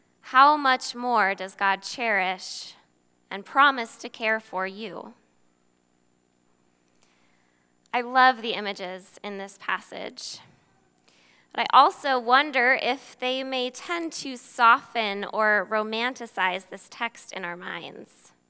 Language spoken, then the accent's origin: English; Naperville, Illinois, United States; And I grew up here in Naperville. I'm a thoroughly suburban girl through and through.